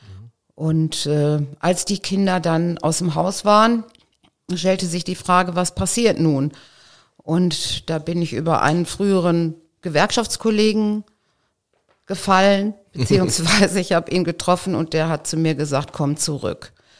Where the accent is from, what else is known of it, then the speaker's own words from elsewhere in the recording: Germany; also born or lived in London; Als Deutsche bin ich auch teilweise mal gemobbt worden.